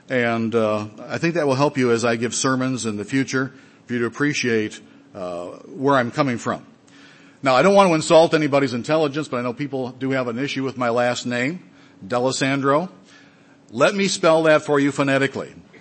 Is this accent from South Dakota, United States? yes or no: no; Detroit, Michigan, United States; I was born in January 1952 in Detroit, Michigan, Detroiter born and bred, lived there most of my life.